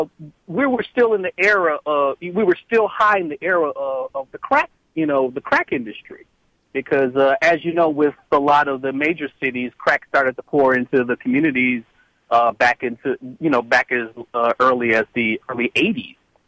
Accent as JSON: {"language": "English", "town": "Chicago", "region": "Illinois", "country": "United States", "tie": "born or raised there", "said": "me growing up in Chicago"}